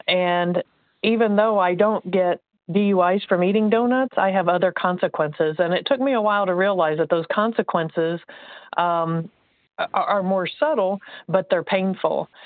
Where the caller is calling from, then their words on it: Indiana, United States; I'm calling from Indiana.